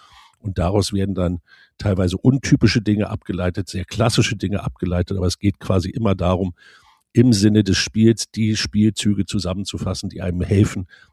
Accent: Berlin, Germany; Berlin ist Berlin, da komme ich her, da geht nichts dran vorbei.

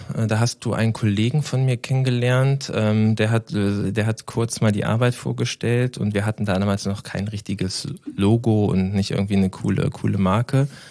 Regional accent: Krempe, Schleswig-Holstein, Germany; born there; ich bin in Krempe geboren, im schönen Schleswig-Holstein, Kreis Steinburg, kann ich nur empfehlen.

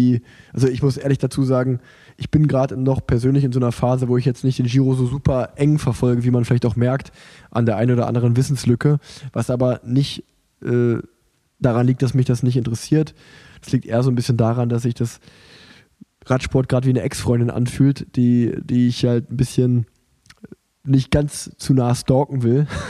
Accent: Germany; in meinem Heimatland

